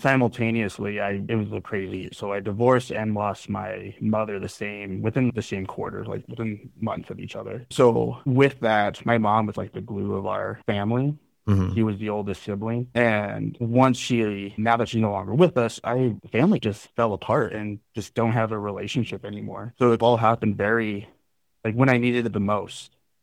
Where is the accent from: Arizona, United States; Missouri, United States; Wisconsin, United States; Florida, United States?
Arizona, United States; Payson; I grew up in Payson, and especially back in like the 90s and early 2000s, it's still very much a very cowboy masculine town.